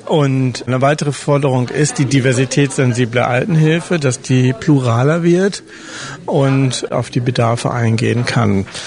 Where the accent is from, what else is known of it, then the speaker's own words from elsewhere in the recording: Lower Saxony, Germany; Ich komme ja aus Friesland, da war das Thema auch stiller und weniger sichtbar.